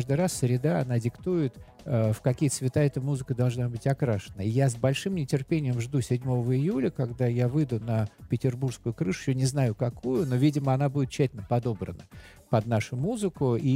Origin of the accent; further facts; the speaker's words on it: Moscow, Russia; Москвы, моего родного города, в котором я живу